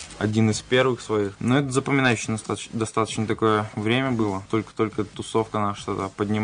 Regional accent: Kirov, Kirov Oblast, Russia; Было это в городе Кирове, так как я из Кирова.

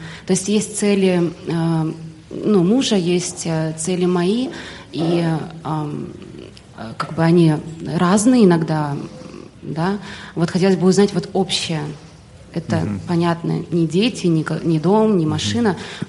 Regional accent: Shanghai, China; я из Шанхая.

